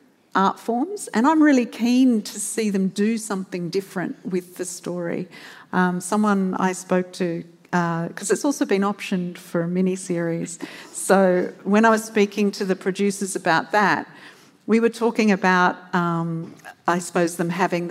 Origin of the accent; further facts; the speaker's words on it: Adelaide, South Australia, Australia; now in United Kingdom; Muriel Matters was a woman from Adelaide, my hometown, and she actually was quite instrumental in the suffrage movement in the UK.